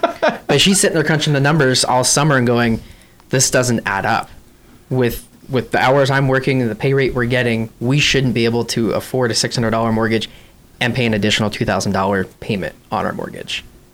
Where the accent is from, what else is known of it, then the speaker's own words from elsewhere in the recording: California, United States; now in Nebraska; I'm originally from the West Coast, an hour north of LA.